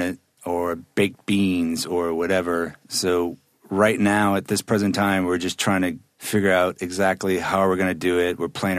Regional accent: New Orleans, Louisiana, United States; Actually, I'm from New Orleans

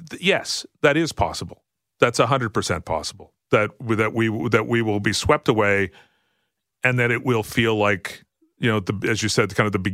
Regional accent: Canada

